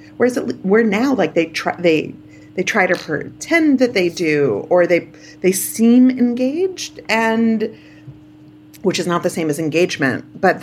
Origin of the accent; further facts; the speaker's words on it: Canarsie, New York, United States; I grew up in Canarsie.